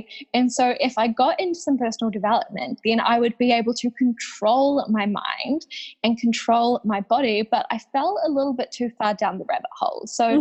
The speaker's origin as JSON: {"language": "English", "region": "Wellington", "country": "New Zealand", "lives_now": "Wairarapa, New Zealand", "said": "I like to think I'm from Wellington, New Zealand, which is our big capital. You know, it's pretty small, really. Yeah. But I've recently moved out to the country."}